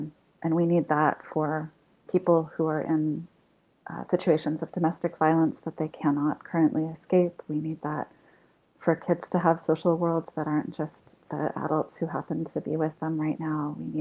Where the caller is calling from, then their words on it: Canada; I'm speaking from Canada